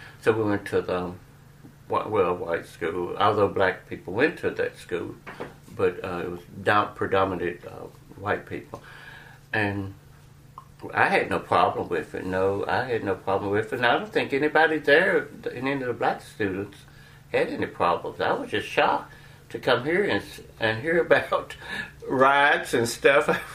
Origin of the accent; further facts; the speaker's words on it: Gary, West Virginia, United States; Well, I'm from West Virginia, a little town called Gary, West Virginia.